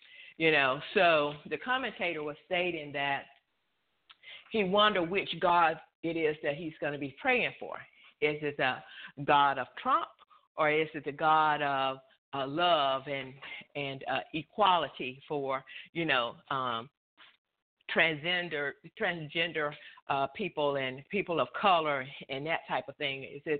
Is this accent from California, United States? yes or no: no; Mississippi, United States; being born and raised in Mississippi, my daddy taught us what to say